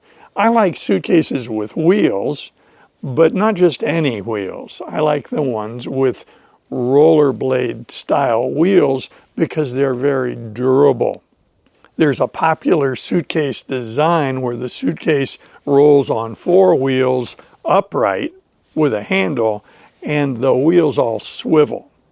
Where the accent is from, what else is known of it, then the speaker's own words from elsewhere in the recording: East Coast, United States; Growing up in the East Coast of the United States, fairly close to sea level, I was used to summers being hot and winters being cooler, but never dreadfully cold. We never saw snow where I lived.